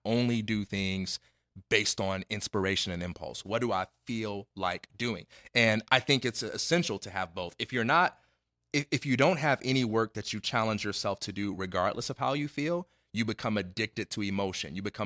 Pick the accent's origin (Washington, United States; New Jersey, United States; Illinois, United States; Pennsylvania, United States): Illinois, United States; Chicago; So Chicago is home, man. So, you know, I grew up in the Michael Jordan era